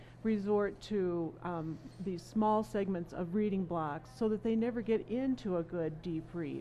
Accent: Denver, Colorado, United States; I'm from Denver, Colorado, and I'm a reading consultant.

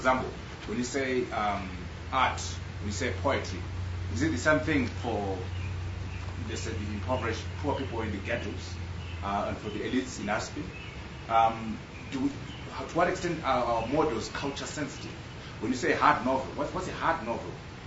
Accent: Zimbabwe; from Zimbabwe.

